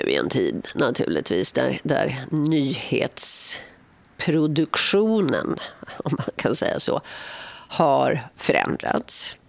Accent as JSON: {"language": "Swedish", "country": "Sweden", "said": "det är väldigt sorgligt att åka med en taxichaufför som hör att jag kommer från Sverige, som lever med bilden av att i Sverige kan man inte gå ut på gatorna."}